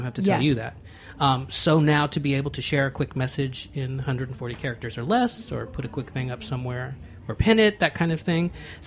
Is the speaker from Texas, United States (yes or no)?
yes; Galveston, Texas, United States; I grew up in Galveston, Texas, of all places, but please don't fault me for that.